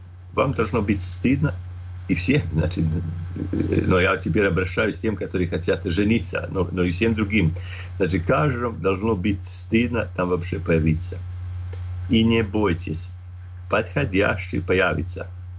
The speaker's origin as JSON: {"language": "Russian", "country": "Croatia", "second_language": "Russian", "said": "я из Хорватии, лекар, в школе учил русский язык, и так еще не забил совсем"}